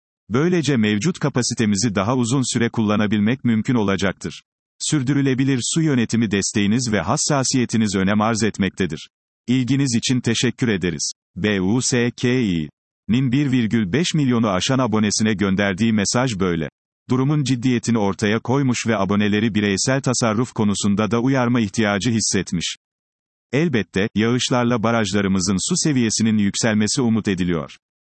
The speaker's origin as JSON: {"language": "Turkish", "region": "Bursa", "country": "Turkey", "said": "Altepe'yi biz de bir Bursalı olarak kutluyoruz."}